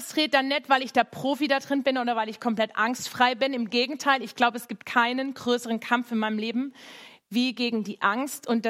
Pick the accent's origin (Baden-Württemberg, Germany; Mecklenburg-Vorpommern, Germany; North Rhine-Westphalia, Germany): Baden-Württemberg, Germany; Ich bin in der Nähe vom Europapark aufgewachsen.